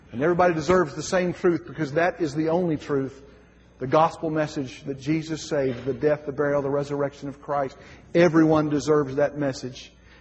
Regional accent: Alabama, United States; we're from Alabama. We live down there.

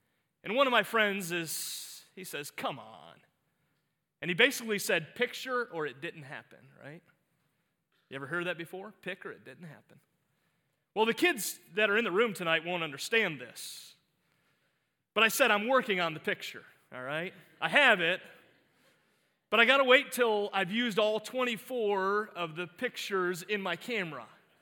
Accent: Cleveland, Ohio, United States; I know most of you know that I grew up in Cleveland, Ohio, and so I'm an avid Cleveland sports fan.

